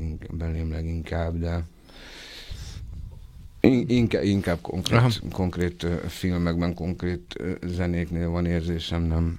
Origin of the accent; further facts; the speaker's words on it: Budapest, Hungary; Én Békésmegyeren nőttem föl, nekünk a hogy mondjam, a család másik fele a sínek másik oldalán volt Békésmegyeren